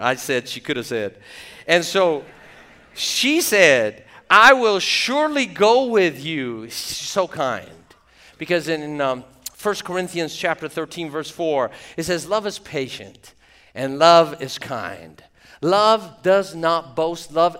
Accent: Jerusalem, Jerusalem District, Israel; Believe it or not, I was born in Jerusalem in an Armenian community. I'm Armenian. And I lived on the Via Dolorosa. That was my address.

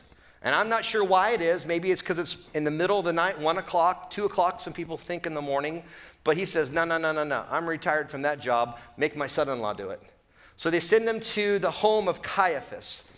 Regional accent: Portland, Oregon, United States; now in Fresno, United States; is God calling us from Portland, my hometown, to Fresno, my wife's hometown? Obviously, we moved to Fresno.

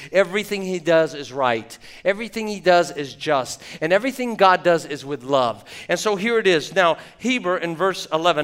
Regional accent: Jerusalem, Jerusalem District, Israel; Believe it or not, I was born in Jerusalem in an Armenian community. I'm Armenian. And I lived on the Via Dolorosa. That was my address.

